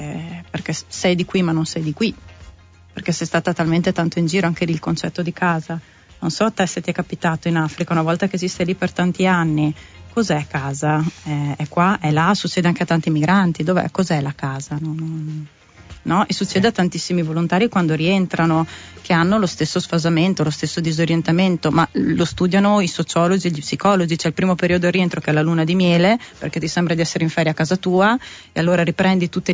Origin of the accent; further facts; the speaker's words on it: Trento, Trentino-Alto Adige, Italy; Poi io tornavo a Trento, io sono di Trento, sono andata via 19 anni per l'università, poi ho fatto le esperienze all'estero, sono tornata che di anni ne avevo 27